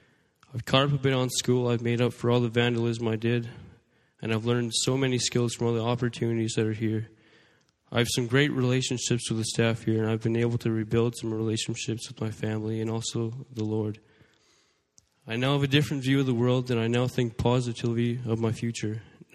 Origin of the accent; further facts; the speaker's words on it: Saskatoon, Saskatchewan, Canada; born there; from Rock Solid, and I'm going to be sharing a little bit of my story. I was born in Saskatoon in 2002, and I grew up with a loving family